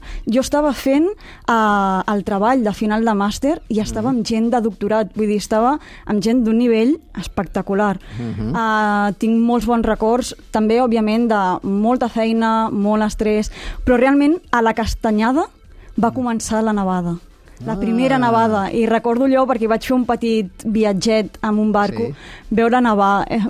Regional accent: Mollet del Vallès, Catalonia, Spain; now in Barcelona, Spain; Jo sóc de Mollet del Vallès i realment amb aquests horaris vaig decidir fer un canvi aquí a la ciutat.

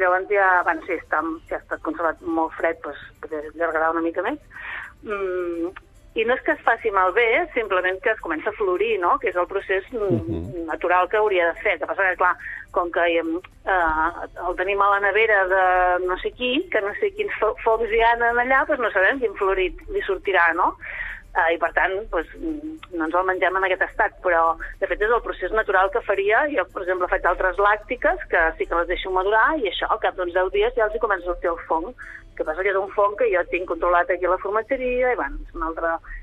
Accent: Sabadell, Catalonia, Spain; Sí, jo vinc de Sabadell, sí. Però bueno, ja fa 22 anys gairebé, eh?

